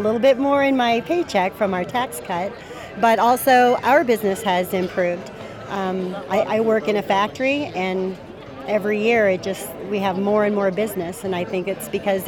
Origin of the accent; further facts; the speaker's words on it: Seymour, Iowa, United States; I'm from Seymour, Iowa.